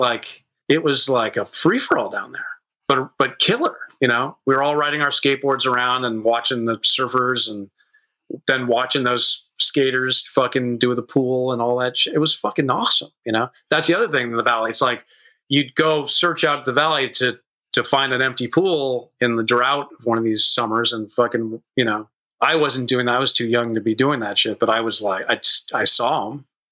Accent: Los Angeles, California, United States; because I grew up in Hollywood, it was close to, I grew up by in the Hollywood Hills, right by the Hollywood Bowl.

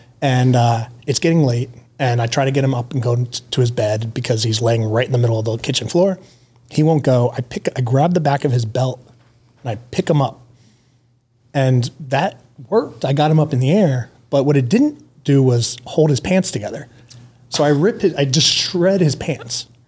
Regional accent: United States; I'm American too, but I live here now. I work here.

